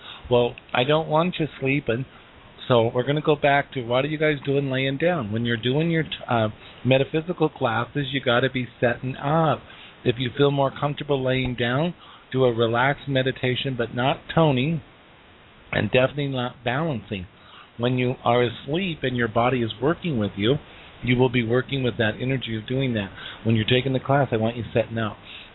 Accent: Wyoming, United States; I'm from Wyoming, and I have a lot of family and friends in Colorado, is why.

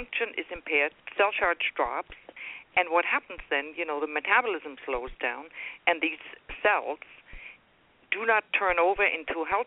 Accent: Germany; English is a second language; now in North America; People in North America, I'm from Germany, and I'm not going to apologize for it.

